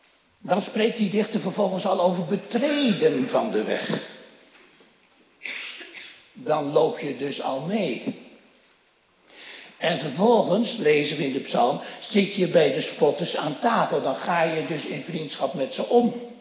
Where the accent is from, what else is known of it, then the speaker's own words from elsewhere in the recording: Gelderland, Netherlands; Ja, dat was bij ons op de Veluwe was dat ook zo.